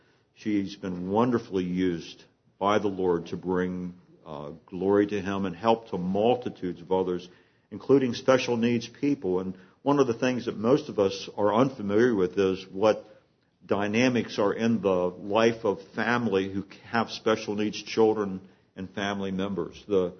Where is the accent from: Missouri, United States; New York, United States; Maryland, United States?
Maryland, United States; Johnny Erickson Tata was just a little bit older than me from my home state of Maryland